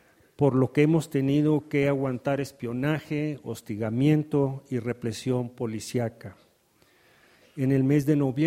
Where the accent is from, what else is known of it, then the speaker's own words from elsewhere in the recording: United States; como vengo de Estados Unidos, quiero terminar diciendo algo sobre